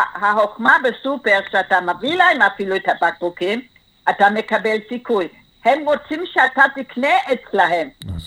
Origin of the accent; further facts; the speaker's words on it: Germany; Hebrew is a second language; now in Ra'anana, Israel; אני מגרמניה.